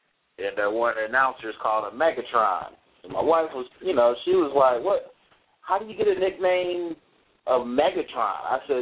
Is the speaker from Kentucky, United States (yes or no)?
no; Michigan, United States; And, you know, I'm originally from Michigan.